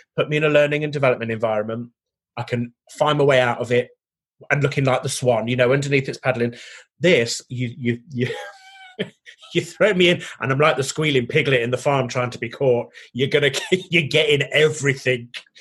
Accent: England, United Kingdom; now in South of England, United Kingdom; I'm originally from the Midlands, although I've lived down south for over 20 years now, so I can class myself as a southerner.

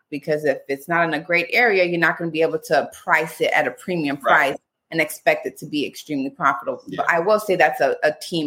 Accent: Miami, Florida, United States; now in Tampa, United States; South Florida, originally born and raised in Miami.

